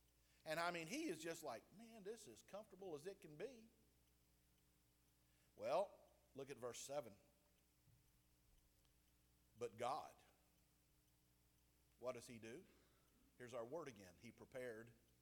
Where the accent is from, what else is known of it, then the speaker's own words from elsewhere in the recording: Georgia, United States; I did when I was growing up in Southeast Georgia.